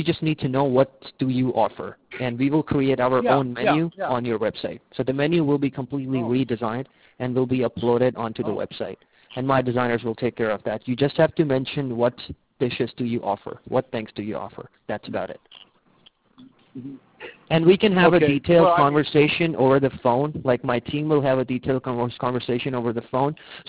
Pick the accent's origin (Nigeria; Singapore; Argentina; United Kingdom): United Kingdom; London; accent: mixed; now in United States; Basically, I have a mixed accent, and the reason behind it, like, I'm from North London, so that's the reason I have a mixed accent. And I've been living in the U.S. for around, like, 8 years. It's been 8 years that I've been in the U.S.